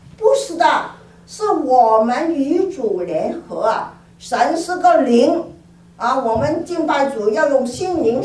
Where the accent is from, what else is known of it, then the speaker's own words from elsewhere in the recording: Guangdong, China; 我们广东人说拍拍手就走了